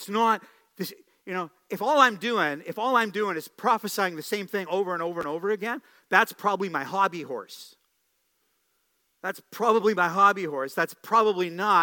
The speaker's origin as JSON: {"language": "English", "region": "New York", "country": "United States", "accent": "New York", "said": "I almost went into my New York accent there, right?"}